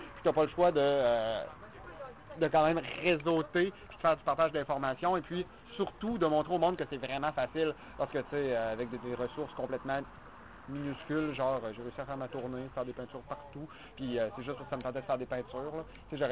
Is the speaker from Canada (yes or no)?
yes; Quebec City, Quebec, Canada; moi je viens de Québec